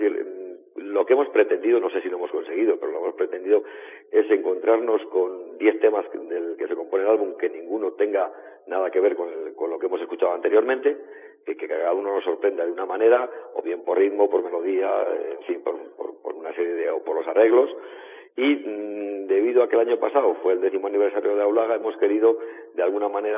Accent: Casas del Monte, Extremadura, Spain; que soy, pues eso, de Casas del Monte prácticamente.

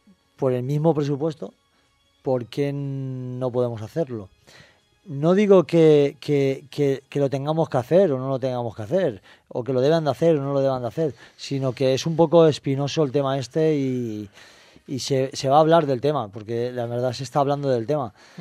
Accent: Paiporta, Valencian Community, Spain; Yo estaba apuntado a una comisión fallera en Paiporta, yo soy de Paiporta, y mis padres me apuntaron a esa falla

